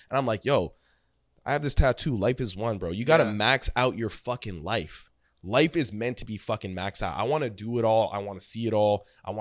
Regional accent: Canada; I come from Canada

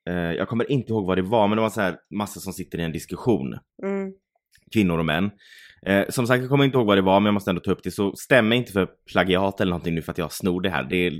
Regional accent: Sweden; Det var någon taxi och vi sa att vi var från Sweden.

